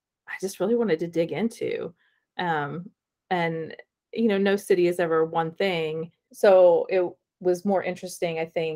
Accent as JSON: {"language": "English", "town": "Portsmouth", "region": "Ohio", "country": "United States", "said": "I think because I'm from Portsmouth, I'm a little bit worn out on that story."}